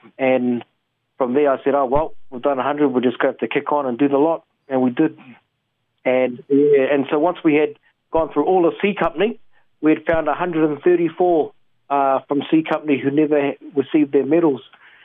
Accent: Gisborne, New Zealand; I'm from Te Tairāwhiti. My grandfather was Ngaita Manuhiri, Rongo Fukata, Te Aotanga, Mahaki, Ngāti Parau. My grandmother was a Kahununu, Ngāti Toa, and Kaitahu.

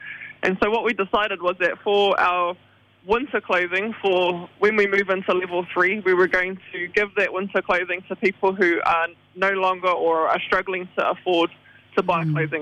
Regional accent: Moerewa, Northland, New Zealand; now in Pakaraka, New Zealand; I'm from Ngāti Hine at Te Kapotai, born and raised in Moriwa, currently living in Pakaraka with my whānau and our whānau home.

